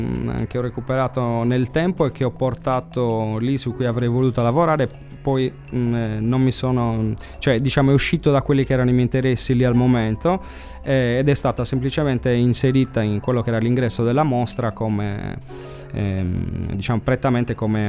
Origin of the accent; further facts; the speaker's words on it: Sardinia, Italy; Io ne sono particolarmente interessato perché vengo dal Sulcis e di questi ne ho visto da tanto tempo.